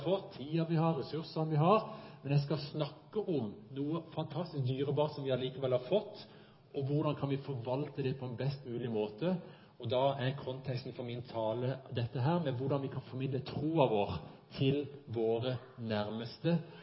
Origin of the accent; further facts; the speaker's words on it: Finsland, Agder, Norway; Jeg er jo da fra Finnsland, det må jeg bare si, og det er jo bondelandet.